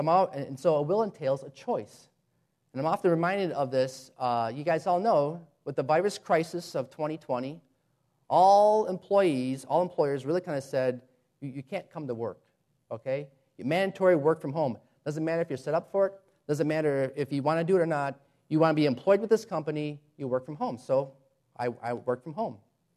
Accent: Chicago, Illinois, United States; You know, maybe it's because I've been in the South or something. I have no idea. But I'm from Chicago.

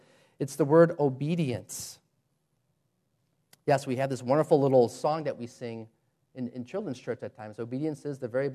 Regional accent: Chicago, Illinois, United States; You know, maybe it's because I've been in the South or something. I have no idea. But I'm from Chicago.

